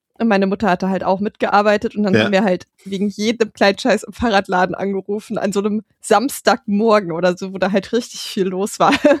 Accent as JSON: {"language": "German", "town": "Fulda", "region": "Hesse", "country": "Germany", "tie": "born there", "said": "ich bin ja in Fulda geboren worden"}